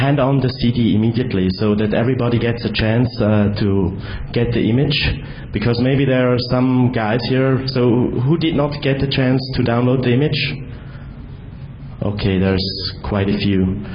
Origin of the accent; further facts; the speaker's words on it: Switzerland; English is a second language; I'm from Switzerland, and I'm senior security analyst with a well-known Swiss pen test and security review company.